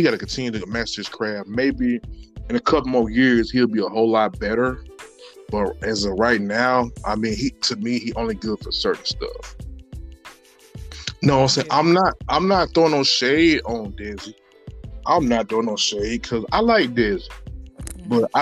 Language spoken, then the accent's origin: English; Mississippi, United States; he's from Mississippi too. And I'm from Mississippi.